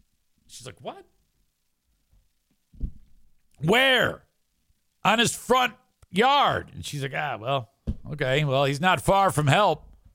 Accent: Detroit, Michigan, United States; Because back where I grew up in Detroit, Devil's Night was big.

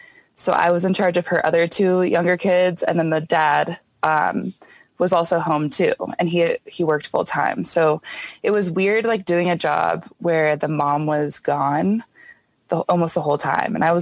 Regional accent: Denver, Colorado, United States; I am from Denver, Colorado, like a suburb outside of Denver. And I'm 24.

